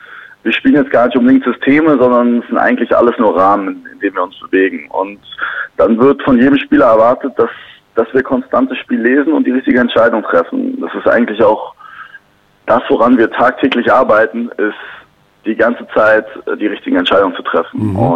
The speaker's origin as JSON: {"language": "German", "region": "Berlin", "country": "Germany", "tie": "born or raised there", "also_born_or_lived": "Cologne", "said": "Ich bin in Köln geboren, aber Ich bin, glaube ich, nur zwei nach Berlin gezogen, deswegen habe ich von Köln nicht mehr wirklich viel mitbekommen."}